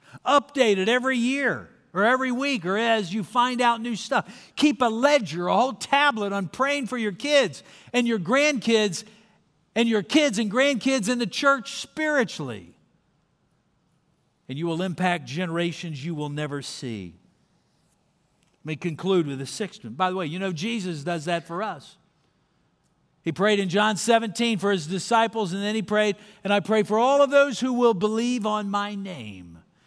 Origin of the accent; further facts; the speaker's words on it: Hershey, Pennsylvania, United States; now in Dallas, United States; I grew up in Hershey, Pennsylvania. Came to Dallas through Haiti.